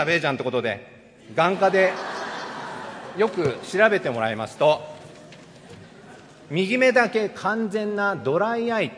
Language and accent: Japanese; Nakashibetsu, Hokkaido, Japan; 私は1967年10月20日北海道の中標津町という酪農の町で生まれ育ちました。